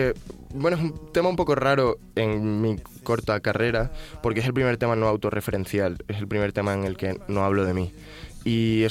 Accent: Badajoz, Extremadura, Spain; Soy de Badajoz, sí.

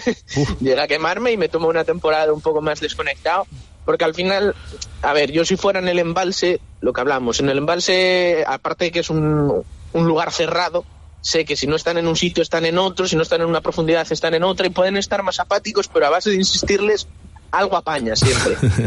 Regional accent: Ricobayo, Castile and León, Spain; Yo crecí pescando en Ricobayo y mi corazón tira hacia allí.

